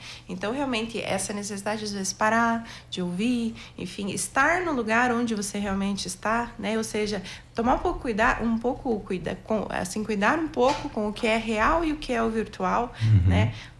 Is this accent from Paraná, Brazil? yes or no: yes; Ponta Grossa, Paraná, Brazil; now in Guarapuava, Brazil; Eu, enfim, sou de Ponta Grossa, venho para cá, né, para Guarapuava.